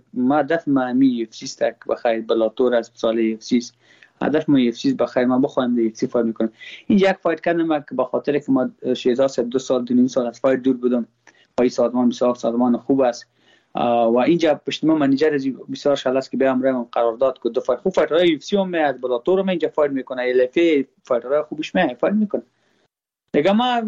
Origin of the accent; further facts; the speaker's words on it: Afghanistan; من خود ما افغان هستم.